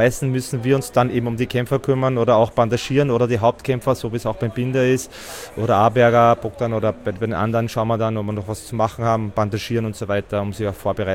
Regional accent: Styria, Austria; Weil ich bin aus der Steiermark und wir sind jede Woche früher runtergefahren

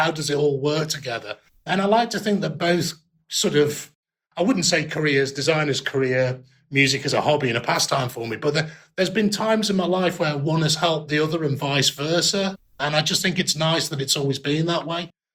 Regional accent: Stoke-on-Trent, West Midlands, United Kingdom; now in Coventry, United Kingdom; I come from Stoke-on-Trent as well, so I wasn't in the middle of the car manufacturing world. That's Coventry, where I now live.

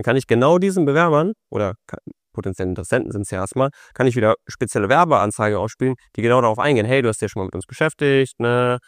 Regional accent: Bad Oeynhausen, North Rhine-Westphalia, Germany; ich komme aus Bad Oeynhausen.

